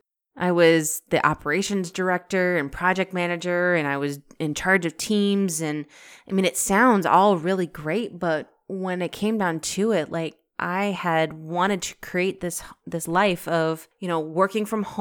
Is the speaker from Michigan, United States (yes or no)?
no; Alaska, United States; I'm from Alaska, like born and bred, raised, the whole deal.